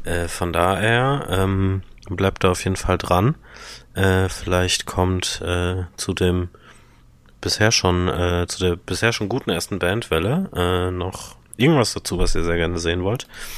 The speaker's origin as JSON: {"language": "German", "town": "Dortmund", "region": "North Rhine-Westphalia", "country": "Germany", "said": "für mich als Dortmunder dass Juicy Beats wahrscheinlich nochmal einen anderen Stellenwert hat"}